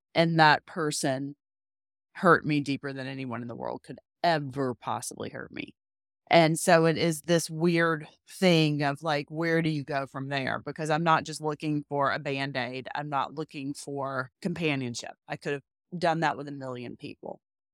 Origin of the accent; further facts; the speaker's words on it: Hattiesburg, Mississippi, United States; I have done things I didn't even know existed growing up in Hattiesburg, Mississippi.